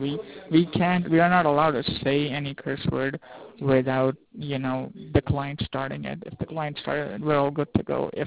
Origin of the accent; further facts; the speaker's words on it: Rockford, Illinois, United States; now in New York, United States; I'm from Rockford, Illinois. So Rockford is a very, you know, nice, quiet place.